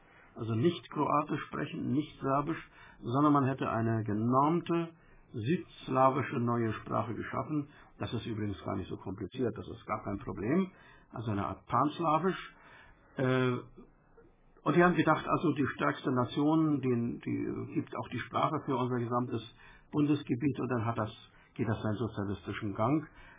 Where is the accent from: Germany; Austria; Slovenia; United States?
Slovenia; ich sehe nicht ein als Slowene, dass ich nur das lernen muss